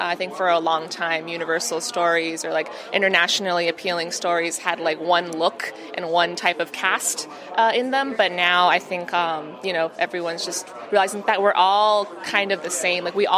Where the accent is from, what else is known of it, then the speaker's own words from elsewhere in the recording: Toronto, Ontario, Canada; my hometown of Toronto, Canada, and my family who are Chinese Canadian.